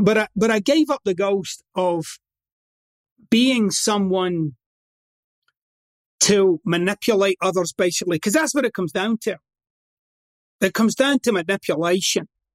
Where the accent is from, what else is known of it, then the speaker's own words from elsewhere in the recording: Glasgow, Scotland, United Kingdom; I'm from Scotland, which is the part of the UK where it's generally recognized that swearing is a little more pervasive, right? And in Scotland, I'm from like my city's like the headquarters of swearing and cursing, right? Glasgow. And not only am I from Glasgow